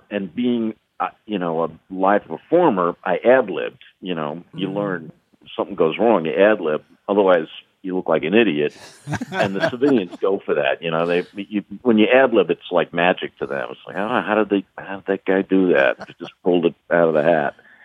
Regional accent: New York, United States; I'm was born and raised in New York

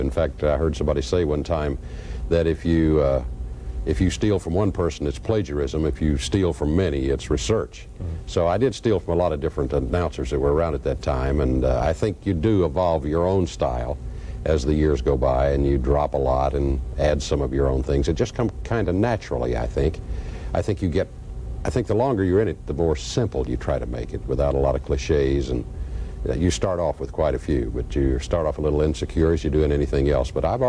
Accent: Kentucky, United States; I was teaching school in Harlan County, which is my hometown.

